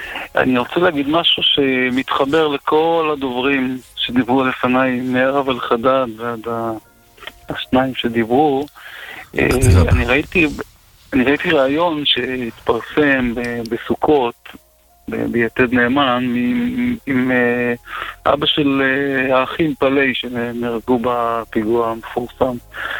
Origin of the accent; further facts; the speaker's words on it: Ashdod, Southern District, Israel; אנחנו גדלנו באשדוד, והוא פה, זה הייתה עיקר הפעילות שלו כאן באשדוד